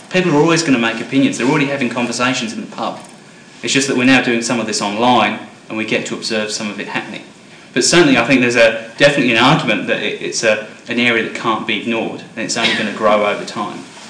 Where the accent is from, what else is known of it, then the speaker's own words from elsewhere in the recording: New South Wales, Australia; my home state of New South Wales